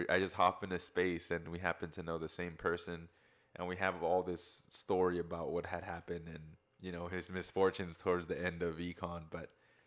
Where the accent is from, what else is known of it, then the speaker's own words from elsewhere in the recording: Houston, Texas, United States; And then we introduce ourselves. He's like, and then we found out that we're all from Houston.